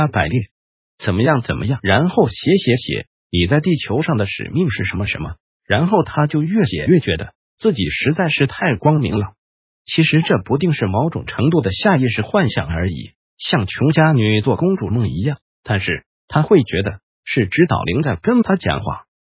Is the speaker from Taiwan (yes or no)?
yes; Taiwan; 我们台湾叫不要生气的广告贴满整条街呢